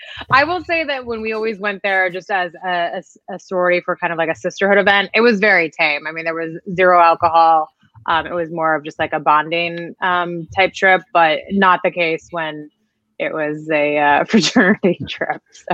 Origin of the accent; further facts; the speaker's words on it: Great Falls, Montana, United States; I was born in Great Falls, Montana. Lived there up until I decided to go to Washington State my freshman year.